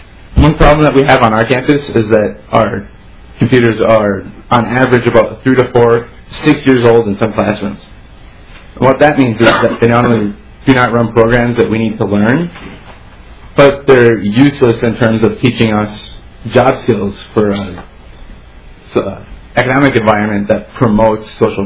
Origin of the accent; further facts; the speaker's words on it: North Mankato, Minnesota, United States; born there; I graduated from Sartell. And then my parents, and actually I was born in North Mankato, my parents attended Mankato State University. So I've pretty much been all across the state here.